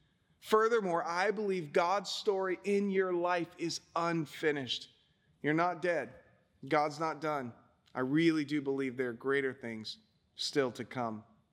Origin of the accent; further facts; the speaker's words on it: Pensacola, Florida, United States; moved away as an adult; I spent most of my life growing up in Pensacola, Florida. I went to Foley High School, and I left to go to Nyack College and Alliance Theological Seminary in New York.